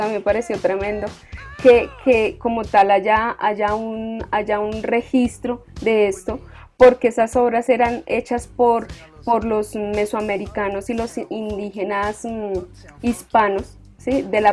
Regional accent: Colombia; pero en verdad el teatro nativo de nosotros como colombianos y como latinoamericanos, como hispanos, viene desde esas expresiones orales místicos, podría decirse, de nuestros indígenas

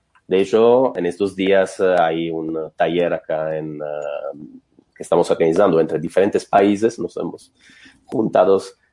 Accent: Italy; now in Bogotá, Colombia; soy italiano, vivo en Bogotá desde el 2011-12.

